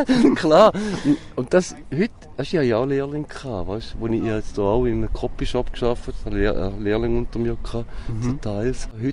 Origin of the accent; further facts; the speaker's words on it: Eastern Switzerland, Switzerland; Ich komme aus der Ostschweiz, Bodensee-Gegend, habe in einer Zeitung gelernt, 4 Jahre. Ich meine, ich bin ja 80er Baby